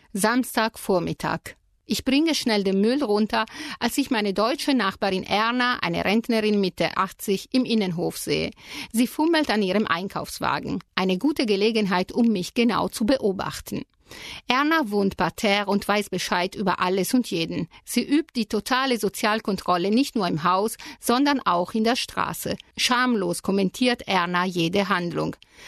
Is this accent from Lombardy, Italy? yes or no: yes; Milan, Lombardy, Italy; wieso, ich komme aus Mailand, das Aushängeschild der Mülltrennung in Italien